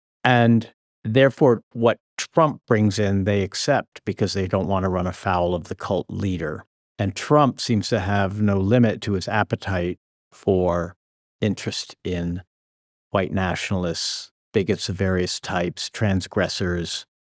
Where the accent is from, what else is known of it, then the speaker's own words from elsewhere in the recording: California, United States; I didn't think the world I grew up in California, was going to disappear